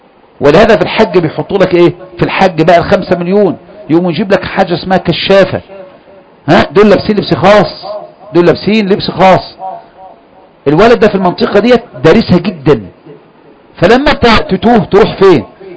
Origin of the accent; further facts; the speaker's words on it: Kafr El Sheikh, Kafr El Sheikh Governorate, Egypt; عندنا في كفر الشيخ هنا من 30-40 سنة